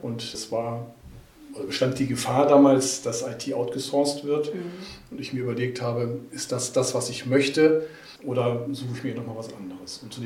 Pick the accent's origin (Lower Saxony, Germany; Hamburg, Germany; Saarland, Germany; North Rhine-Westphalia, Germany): Lower Saxony, Germany; Celle; Ich bin in Celle geboren und aufgewachsen